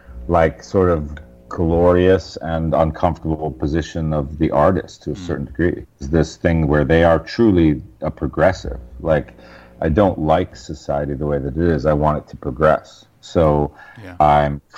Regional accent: New York, United States; because I'm, you know, tall and I had blonde hair and I was from Westchester and like a square jaw.

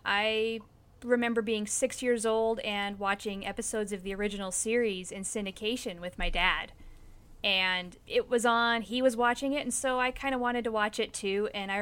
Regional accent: Wyoming, United States; But I'm originally from Wyoming.

